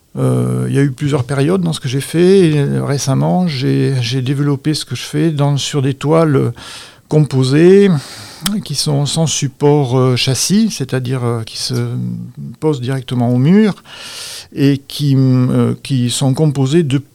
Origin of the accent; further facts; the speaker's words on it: Cahors, Occitanie, France; Quand j'étais jeune à Cahors, c'était très facile pour ma génération d'être au courant de tout ce qui se faisait